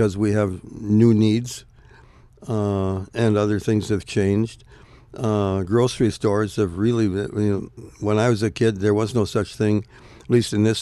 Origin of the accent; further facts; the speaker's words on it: Prairie du Sac, Wisconsin, United States; I grew up in Prairie du Sac.